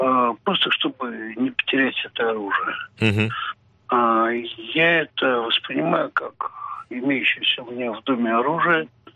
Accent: Moscow, Russia; Ну, как это, и он, и я, мы москвичи. Коренные москвичи, да.

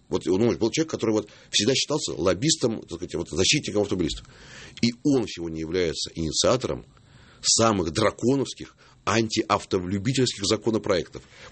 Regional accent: Moscow, Russia; Я москвич.

